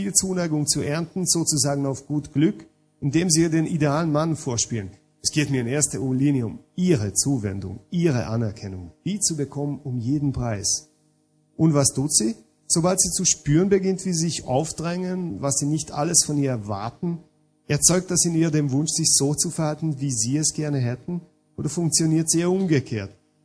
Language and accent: German; Hungary; ich komme aus Ungarn, zum Teil aus einer österreichisch-ungarischen Familie, aber lebe doch in Ungarn.